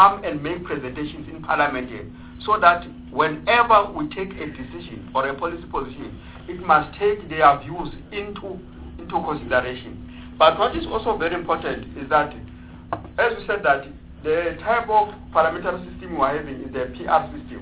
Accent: Free State, South Africa; Take for myself, I'm from the Free State. I came with a list of the Free State into the National Assembly.

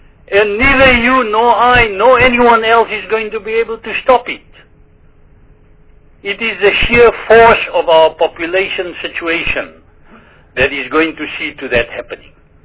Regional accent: South Africa; I'm a South African, finish and klaar.

